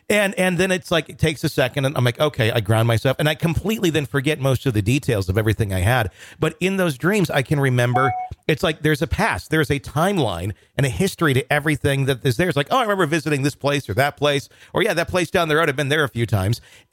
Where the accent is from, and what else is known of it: Wisconsin, United States; born or raised there; now in Arkansas, United States